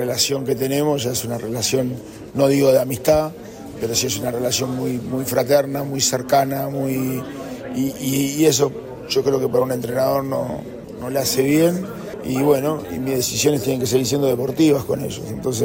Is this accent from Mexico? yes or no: no; Uruguay; now in Chile; Como entrenador o como jugador uruguayo, veíamos que Chile tenía una cantidad de potencial